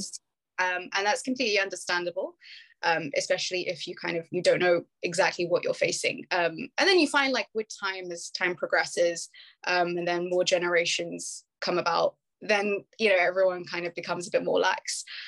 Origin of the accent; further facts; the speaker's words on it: Birmingham, West Midlands, United Kingdom; So I was brought up in born and bred in Birmingham. So it has a very large Yemeni community